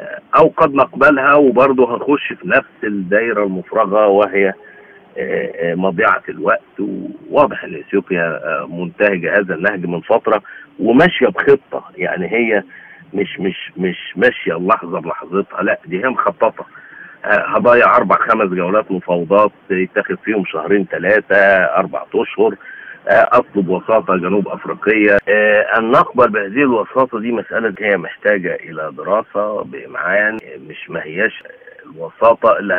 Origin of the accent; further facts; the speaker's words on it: Egypt; وعلينا أن ندرك إحنا كمصريين